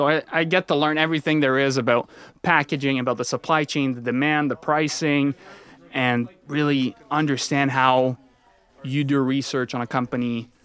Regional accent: Sherbrooke, Quebec, Canada; born there; So I was born in Sherbrooke, Quebec, about an hour and a half outside Montreal. Very French, quiet, good people kind of city.

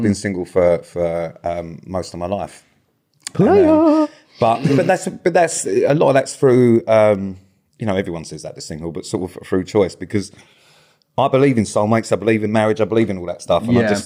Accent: London, United Kingdom

